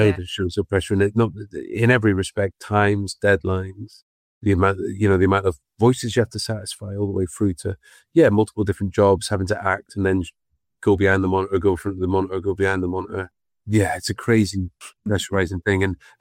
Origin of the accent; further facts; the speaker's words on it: Scotland, United Kingdom; I'm from Scotland